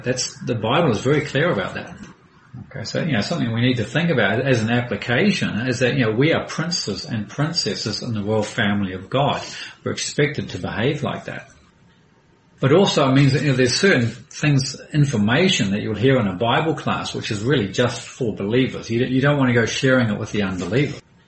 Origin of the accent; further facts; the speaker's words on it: New Zealand; I'm from New Zealand.